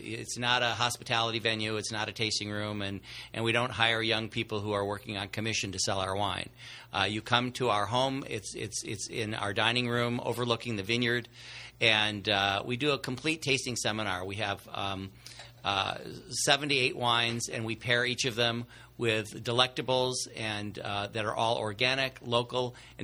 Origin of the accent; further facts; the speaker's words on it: Rockford, Illinois, United States; also born or lived in Kenya; I lived in Kenya as a young man. And, you know, I come from Rockford, Illinois, which is a very Midwestern town.